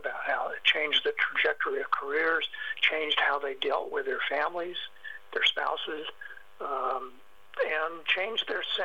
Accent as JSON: {"language": "English", "region": "Kansas", "country": "United States", "tie": "born or raised there", "said": "which is a first in my life because I grew up in Kansas. I've never been called new agey."}